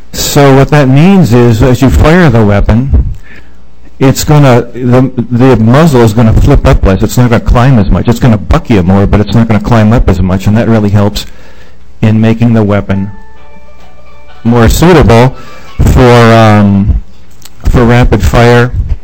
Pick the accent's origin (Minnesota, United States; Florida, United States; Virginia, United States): Minnesota, United States; French River; I'm from French River, Minnesota.